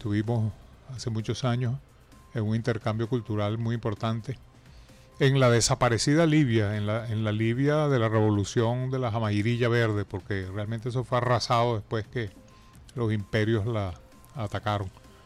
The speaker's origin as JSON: {"language": "Spanish", "region": "Barinas", "country": "Venezuela", "tie": "born or raised there", "said": "sobre todo en la región de Barinas, de donde vengo, ¿no? Sí. Donde nací"}